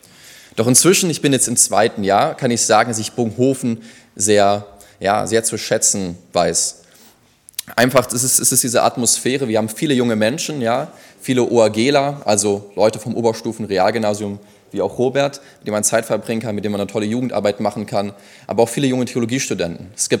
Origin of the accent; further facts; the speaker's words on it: Bonn, North Rhine-Westphalia, Germany; ich bin ursprünglich aus Bonn, Westen Deutschland